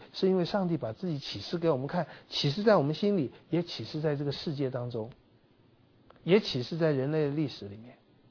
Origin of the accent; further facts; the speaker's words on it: China; 用我们中国人的一句话来讲，就是不孝